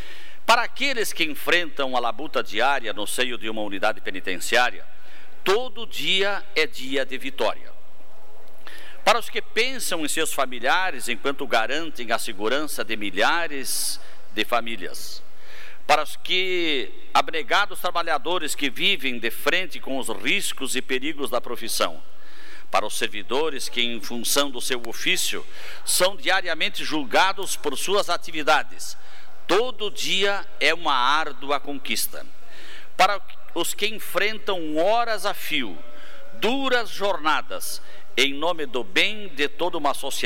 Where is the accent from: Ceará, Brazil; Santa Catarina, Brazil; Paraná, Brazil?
Santa Catarina, Brazil; Arroio Trinta; born there; da minha cidade natal, Arroio 30